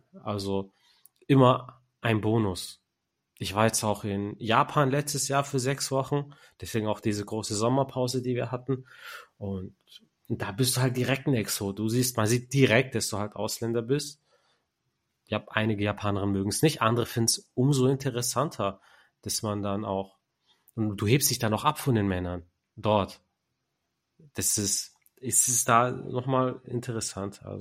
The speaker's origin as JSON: {"language": "German", "country": "Turkey", "said": "und ich sag halt, ich bin Türke, und okay, Türkei, Griechenland."}